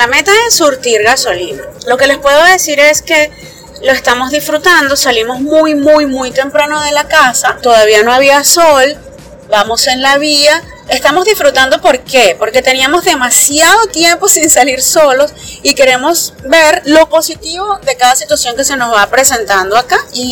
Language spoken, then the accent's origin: Spanish; Maracay, Aragua, Venezuela; Yo soy de Venezuela, Maracay específicamente.